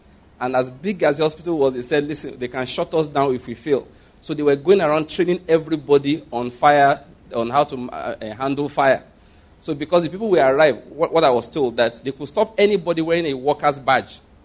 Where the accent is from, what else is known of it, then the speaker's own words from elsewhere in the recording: Nigeria; moved away; I came from Nigeria